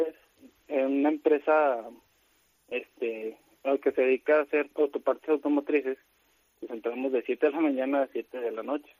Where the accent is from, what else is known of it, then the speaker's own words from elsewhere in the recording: Mexico; Ah, no, soy mexicano.